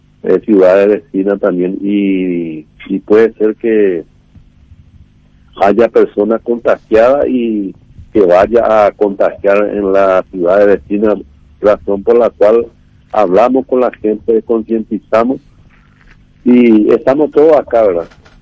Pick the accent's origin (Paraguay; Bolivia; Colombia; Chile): Paraguay; como paraguayo, que estamos bien.